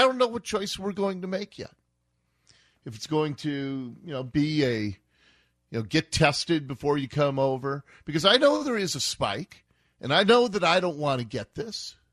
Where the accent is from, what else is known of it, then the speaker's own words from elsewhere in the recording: Ballard, Washington, United States; I grew up in Calvary Lutheran Church in Ballard.